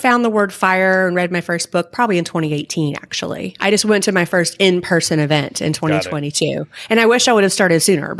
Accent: Kentucky, United States; I grew up in Kentucky with very, very little. So I was always frugal out of necessity.

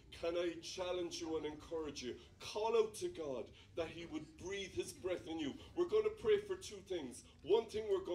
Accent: Ireland; Ireland was so boring growing up in Ireland. We were all the same. Everybody had freckles.

